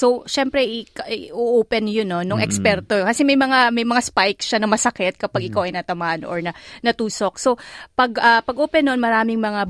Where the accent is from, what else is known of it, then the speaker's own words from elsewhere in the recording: Davao, Davao Region, Philippines; taga Davao ako